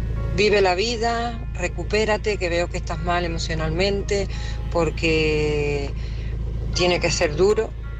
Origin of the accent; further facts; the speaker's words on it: Tenerife, Canary Islands, Spain; de Tenerife.